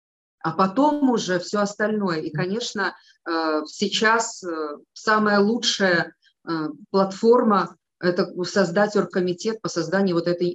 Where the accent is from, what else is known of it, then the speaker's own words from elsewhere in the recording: Belarus; Я белоруска.